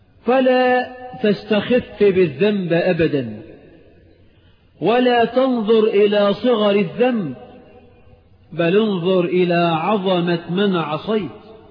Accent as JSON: {"language": "Arabic", "country": "Egypt"}